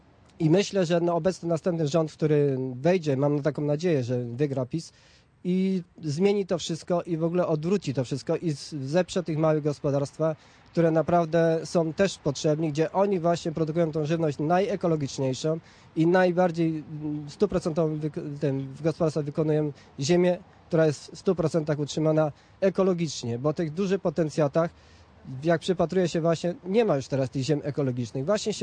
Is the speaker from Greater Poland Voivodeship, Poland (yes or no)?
yes; Greater Poland Voivodeship, Poland; I jestem z Wielkopolski jako mały rolnik